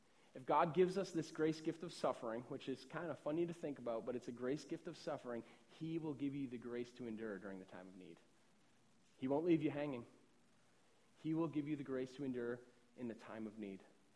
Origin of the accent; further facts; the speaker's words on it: Northeast, United States; I know where we're from, up in the Northeast. I mean, it is like Roman Catholic country. I mean, we're Irish.